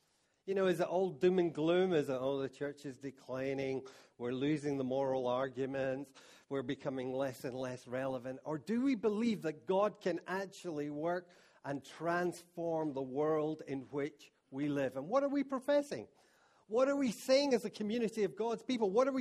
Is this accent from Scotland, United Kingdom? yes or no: yes; Scotland, United Kingdom; And me being Scottish, this is kind of alien.